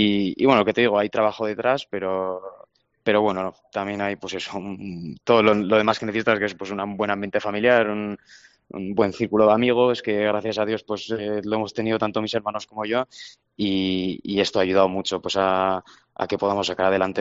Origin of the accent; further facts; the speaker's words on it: Pamplona, Navarre, Spain; Yo me siento muy navarro, muy pamplónica y yo creo que es lo que tengo en mente, pero bueno, habrá que ver las circunstancias del futuro, pero a mí sí que me gustaría acabar viviendo en Pamplona.